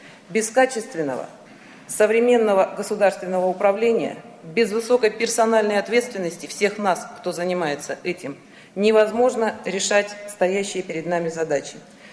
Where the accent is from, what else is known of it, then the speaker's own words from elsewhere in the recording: Zabaykalsky Krai, Russia; Я, как и большинство из вас, родилась и выросла в Забайкальском крае. Здесь училась, работала и продолжаю работать.